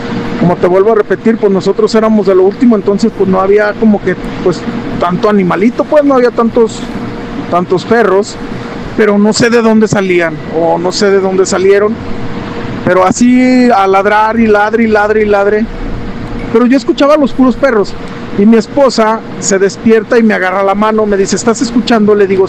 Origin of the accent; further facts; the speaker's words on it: Aguascalientes, Mexico; Yo soy de Aguascalientes.